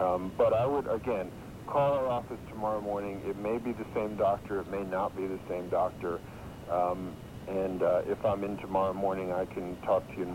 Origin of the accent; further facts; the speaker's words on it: Massachusetts, United States; Right, but I'm from Massachusetts.